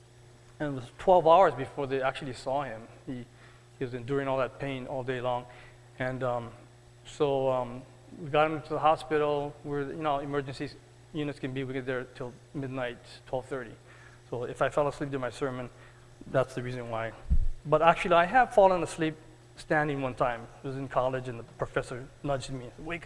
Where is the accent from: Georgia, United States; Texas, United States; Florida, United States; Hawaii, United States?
Hawaii, United States; also born or lived in California; Growing up in Hawaii with all the water around us, we just loved the ocean.